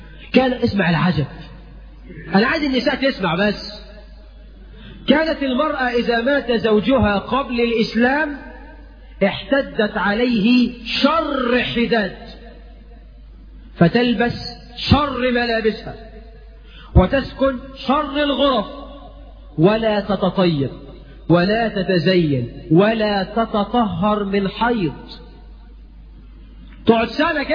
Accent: Egypt

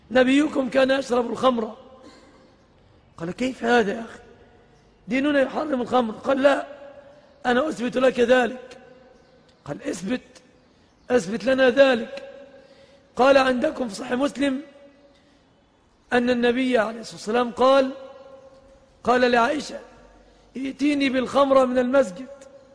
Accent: Egypt; في بلادنا مصر

